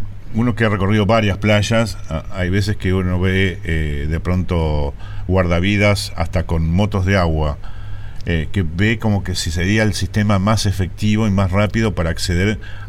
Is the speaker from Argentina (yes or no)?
yes; Argentina; como somos argentinos